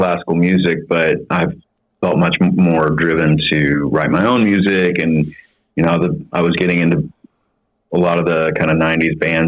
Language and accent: English; Houston, Texas, United States; I am. Born and raised in Houston.